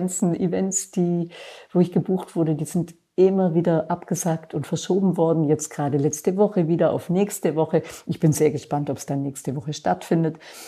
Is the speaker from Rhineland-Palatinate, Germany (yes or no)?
no; Baden-Württemberg, Germany; now in Hamburg, Germany